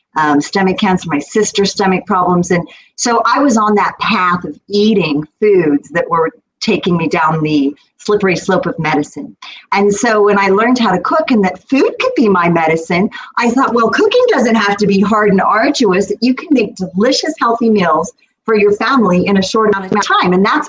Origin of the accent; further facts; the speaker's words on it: Kansas, United States; I mean, I grew up in Kansas on a farm and my mother was an amazing cook.